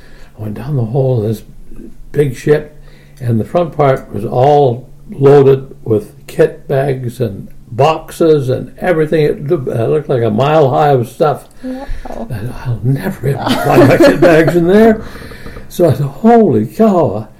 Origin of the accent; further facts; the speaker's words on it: Canada; I'm a Canadian, but I got English uniforms.